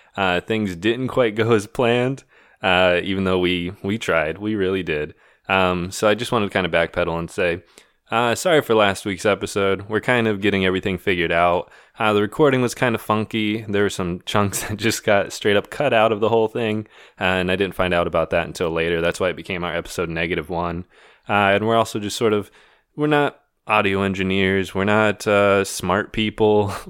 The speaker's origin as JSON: {"language": "English", "region": "Indiana", "country": "United States", "tie": "born or raised there", "also_born_or_lived": "California", "said": "That's me. This is my voice. I have the deeper, more stupid voice. I was born and raised in Indiana. Met Jose in sixth grade."}